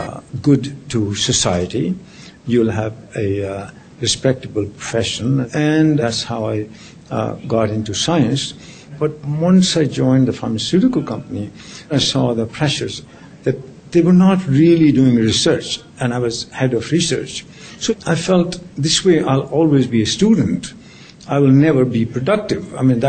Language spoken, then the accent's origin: English; India; moved away as an adult; now in Canada; I was born in India. I grew up there. I studied there. I became a veterinarian in India.